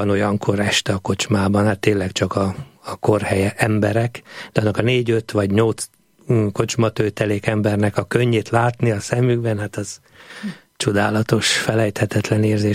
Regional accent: Sopron, Győr-Moson-Sopron, Hungary; now in Zamárdi, Hungary; 1999-ben már nagyon visszavágyottam a Dunántúlra, mert soproni vagyok.

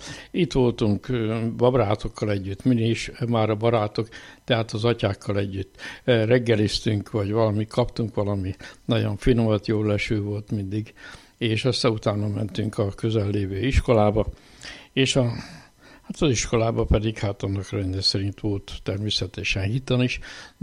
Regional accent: Kapuvár, Győr-Moson-Sopron, Hungary; Tehát ebből a világból indultam, és kicsi gyerekként is azt hiszem, már minisztráltam. Én Kapuvárot születtem

